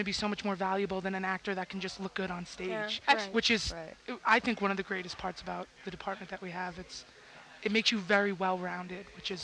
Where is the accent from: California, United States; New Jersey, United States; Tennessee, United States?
New Jersey, United States; I'm from New Jersey.